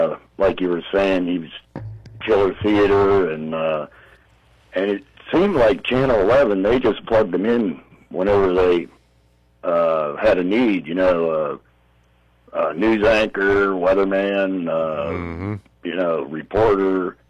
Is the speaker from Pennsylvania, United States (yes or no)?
yes; Pittsburgh, Pennsylvania, United States; Yeah, he's a great part of growing up in the Pittsburgh area.